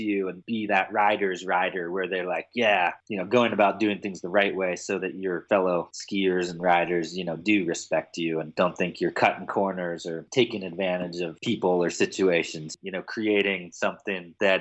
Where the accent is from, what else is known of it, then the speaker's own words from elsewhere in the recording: California, United States; even just being in California growing up in NorCal, it's surfing, it's skating